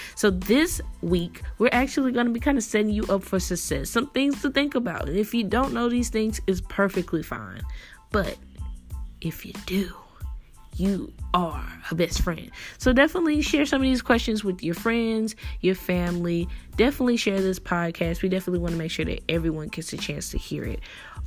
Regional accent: Dallas, Texas, United States; I'm from Dallas, but we're both from Texas.

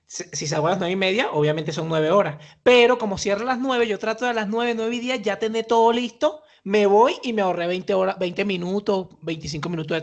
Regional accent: Valencia, Carabobo, Venezuela; Yo, ah, de Valencia.

